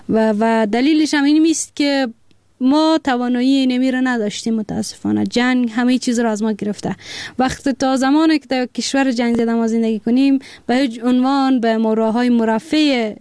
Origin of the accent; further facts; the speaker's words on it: Afghanistan; افغانستان جایی است که ما در اینجا متولد شدیم بزرگ شدیم با محیط آشنا شدیم